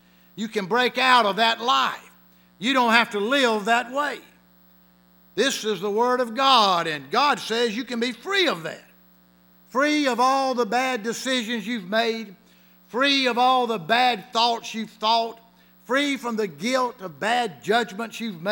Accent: Albany, United States; Now, growing up in Albany, my pastor, Bud Abbott, I guess about every Sunday, he was going to talk a little bit about repentance.

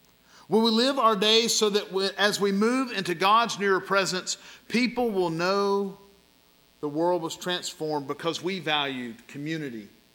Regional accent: Macon, Georgia, United States; As a child growing up in Macon, who was Baptist before I was Christian

